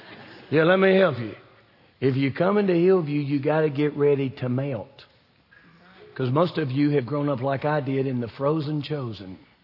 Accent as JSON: {"language": "English", "region": "the South", "country": "United States", "said": "I mean, I'm from the South. In the South, you go to church whether you believe in Jesus or not."}